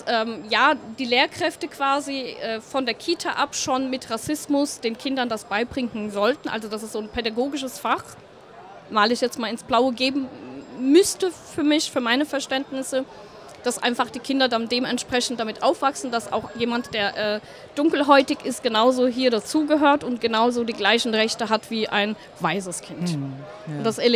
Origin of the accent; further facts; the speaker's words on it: Hesse, Germany; born there; Also, ich bin gebürtige Hessin. Ich bin keine Mannheimerin.